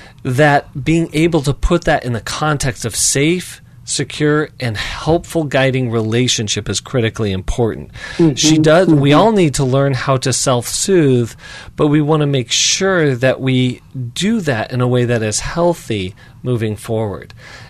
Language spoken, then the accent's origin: English; Colorado, United States; I grew up in Colorado, and it was a bluebird day, gorgeous, sun was shining, it was fantastic.